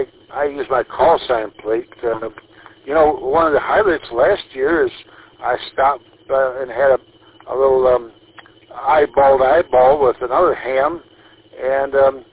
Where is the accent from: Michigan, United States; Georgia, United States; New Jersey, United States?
Michigan, United States; The other ham, he's from Florida, and I was from Michigan